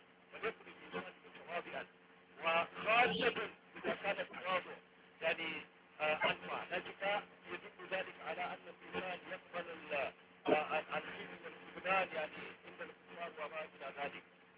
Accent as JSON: {"language": "Arabic", "town": "Gaza", "region": "Gaza Strip", "country": "Palestine", "said": "وعن بلدنا غزه"}